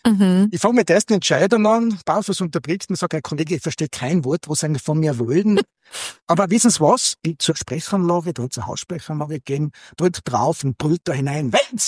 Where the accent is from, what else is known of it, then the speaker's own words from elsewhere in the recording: Tyrol, Austria; Ich komme aus der Tiroler Provinz mit einer angefangenen Dissertation